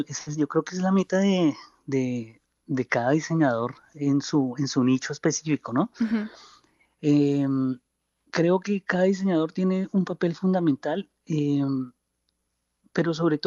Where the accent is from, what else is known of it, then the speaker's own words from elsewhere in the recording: Boyacá, Colombia; yo soy boyacense, ¿no? Entonces tengo como una herencia un poco, digamos, campesina